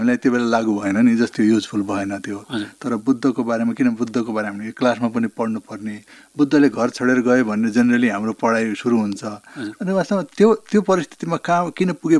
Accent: Mahendranagar, Sudurpashchim Province, Nepal; also born or lived in hills; मेरो बाल्यकाल अब दुई किसिममा, दुई ठाउँमा विभाजित भएको छ। एउटा चाहिँ पहाडतिरको छ, जुन चाहिँ त्यो एकदमै अब के भन्छ शैशवकाल त्यो सानो, र अर्को चाहिँ महेन्द्रनगर आएपछिको अलिकति जान्ने भएपछिको कुरा हो।

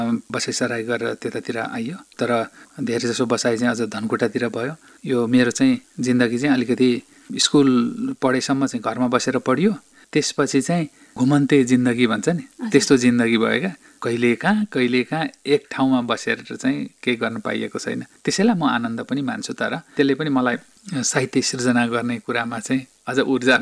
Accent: Sanodumma, Koshi Province, Nepal; त्यस हिसाबले चाहिँ त्यो सानोदुम्माको गाउँघरमा जन्मिएको मान्छे हो, अब सामान्य परिवारमा।

